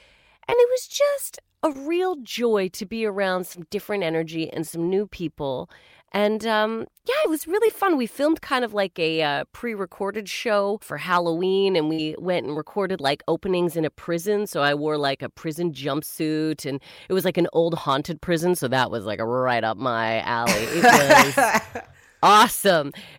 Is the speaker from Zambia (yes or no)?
no; Canada; As a Canadian